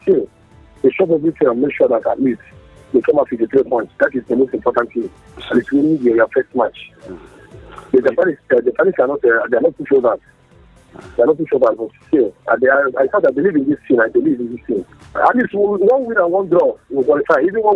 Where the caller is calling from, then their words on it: Sulawesi, Indonesia; I'm calling from Sulawesi.